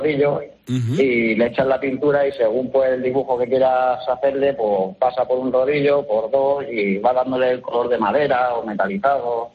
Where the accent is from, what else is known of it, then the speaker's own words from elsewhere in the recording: Sax, Valencian Community, Spain; Yo soy de Sax, pero estoy en otro pueblo trabajando.